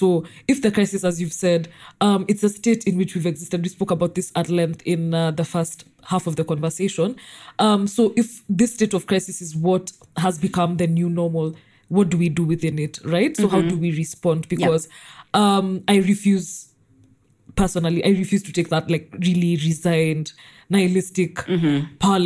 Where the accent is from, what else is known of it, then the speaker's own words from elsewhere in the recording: Kenya; So we are Kenyan, so there's a very hallowed place where we hold resistance movements